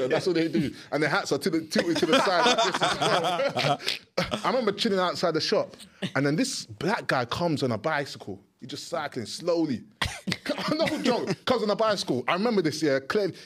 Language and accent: English; Hackney, London, United Kingdom; as soon as I said I'm from Hackney, the way these men were like, what?